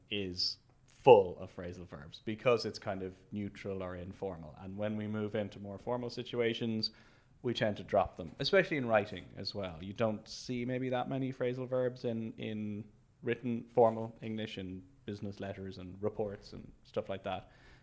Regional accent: Dublin, Leinster, Ireland; that's not very far from Dublin, where I'm from

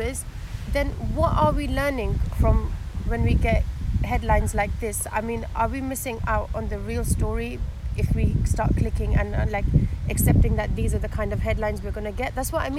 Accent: London, United Kingdom; This is just near my hometown, right? So this is in Uxbridge.

